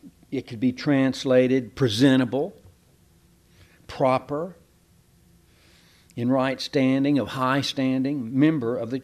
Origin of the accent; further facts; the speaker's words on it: Cleburne, Texas, United States; Roy Dean and I have an ongoing joke about my hometown being a hick town in central Texas, Cleburne, Texas.